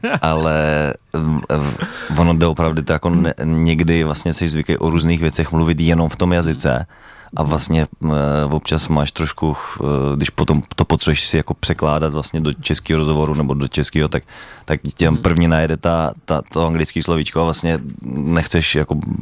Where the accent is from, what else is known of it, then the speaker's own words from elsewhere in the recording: Liberec, Liberec Region, Czechia; co jsme vlastně dělali v Liberci, akorát u nás v Liberci s kytaru jsme většinou ty